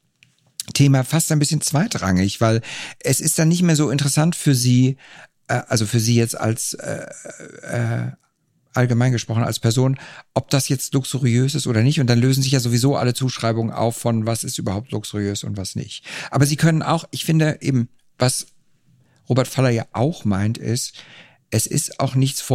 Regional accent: Switzerland; ich komme aus der Schweiz.

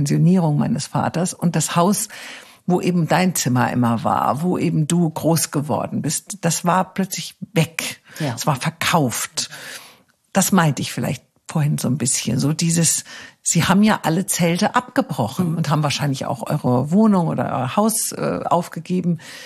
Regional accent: Wiesbaden, Hesse, Germany; Ich bin ja in Wiesbaden aufgewachsen.

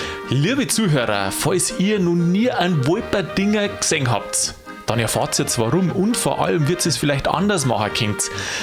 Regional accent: Bavaria, Germany; Ja, also ich komme aus Niederbayern, gell?

